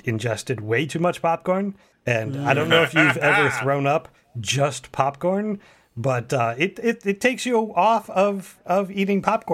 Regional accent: Marion, Ohio, United States; I grew up near Marion, Ohio, which is the Wyandotte popcorn capital

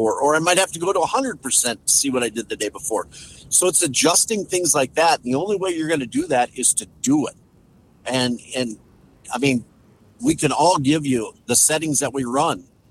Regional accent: Minnesota, United States; like I'm from Minnesota, so our walleyes are closed, so you can't really target them.

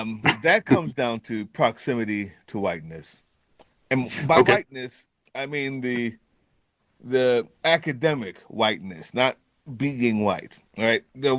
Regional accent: Jamaica; I've seen it as a Jamaican. I have dual citizenship.

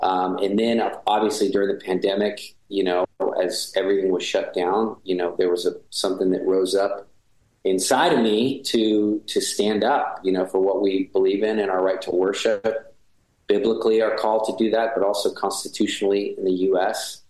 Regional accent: Montana, United States; I grew up in Montana, so I, you know, Canada was like almost a second home nation to me.

